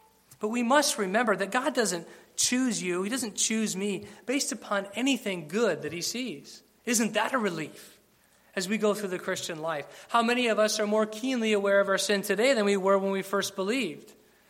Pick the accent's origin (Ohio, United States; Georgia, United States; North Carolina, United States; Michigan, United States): Michigan, United States; As you know, we're from Michigan.